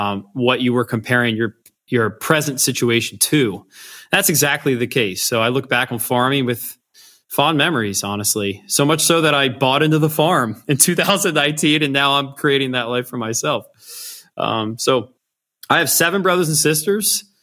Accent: Pennsylvania, United States; So, I grew up in Lancaster County. I grew up on a farm.

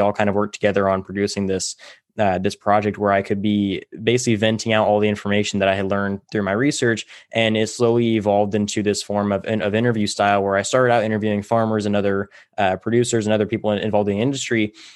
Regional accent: Tulare, California, United States; I grew up in Tulare, California. We call it Cowtown here.

